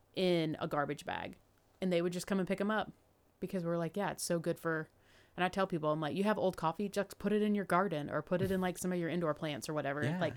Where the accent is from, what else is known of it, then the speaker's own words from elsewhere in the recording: United States; I feel like I have to say that because we are American.